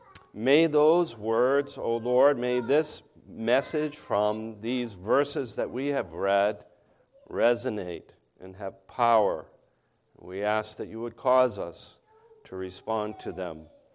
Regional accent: Lenox, Massachusetts, United States; But I grew up in Lenox, Massachusetts, which kind of makes me, you know, like that.

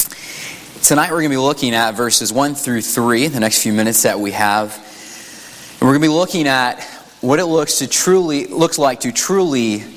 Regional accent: Illinois, United States; Growing up in Illinois, Illinois really didn't have a specific restaurant that was a big thing to go to there.

